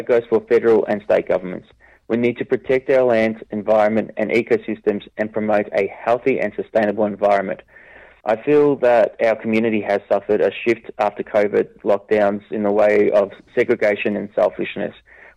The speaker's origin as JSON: {"language": "English", "town": "Thomastown", "region": "Victoria", "country": "Australia", "tie": "born or raised there", "also_born_or_lived": "Lalor / Mill Park", "said": "For many that know, I grew up in Thomastown, Laylaw and Mill Park"}